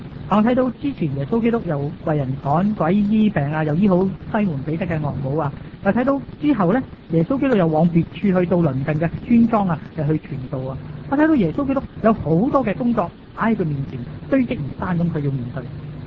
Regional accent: Hong Kong; 有時同我哋香港人都冇咩分別，但香港人係更加嘅忙。

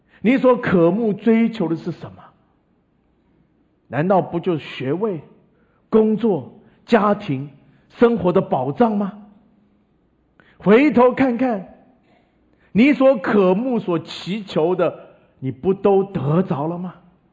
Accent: China; 你知道我们中国人呢、啊，凡事不过三嘛、啊、对不对

